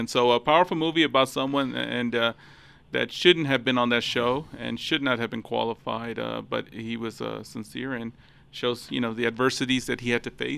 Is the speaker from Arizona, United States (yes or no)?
no; Philadelphia, Pennsylvania, United States; I'm from Philadelphia.